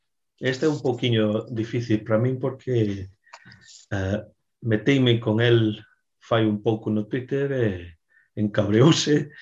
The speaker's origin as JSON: {"language": "Galician", "region": "Galicia", "country": "Spain", "said": "E pregúntame de onde era eu. Dígolle, de Galicia, con orgullo."}